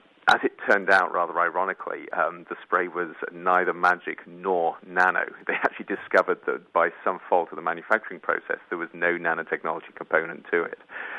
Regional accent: United Kingdom; I always find this fun being a European. I come from Britain

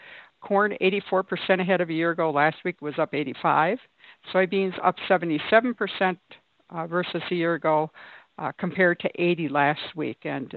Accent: Wisconsin, United States; I always follow Lake Michigan, okay, and see how much Lake Michigan freezes, because I was from Wisconsin, right?

